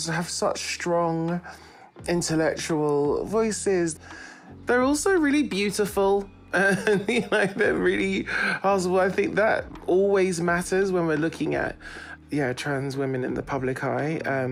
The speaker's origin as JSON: {"language": "English", "region": "London", "country": "United Kingdom", "said": "I'm from North London. I'm Jamaican and Zimbabwean."}